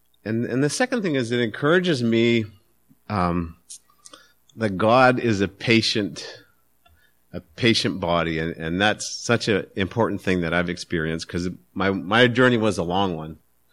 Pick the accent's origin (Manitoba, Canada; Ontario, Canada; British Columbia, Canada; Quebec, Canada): British Columbia, Canada; Port Alberni; I was born in Alberni and raised in a Catholic family with a brother and two sisters.